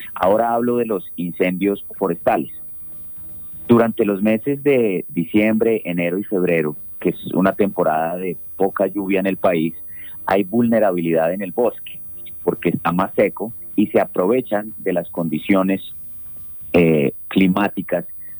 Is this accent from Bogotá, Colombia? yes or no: yes; Bogotá, Colombia; los que crecimos en Bogotá estamos rodeados de bosque alto andino y de páramo